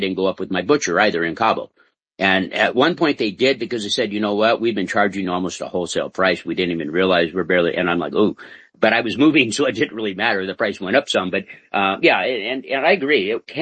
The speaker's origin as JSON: {"language": "English", "country": "United States", "tie": "born or raised there", "lives_now": "Mexico", "said": "I'm an American born. I'm raised in America. I know the laws"}